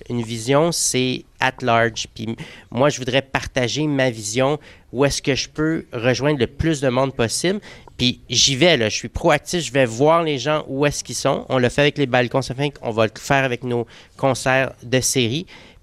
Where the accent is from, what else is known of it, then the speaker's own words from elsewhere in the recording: Quebec, Canada; Ça nous appartient en tant que Québécois.